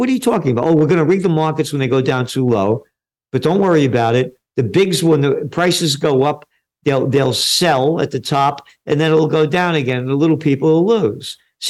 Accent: New York City, New York, United States; born there; I'm only me because … born in the Bronx, born to be free.

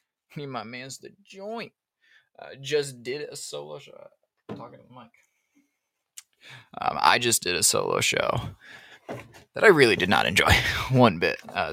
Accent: New England, United States; Again, we are both from New England.

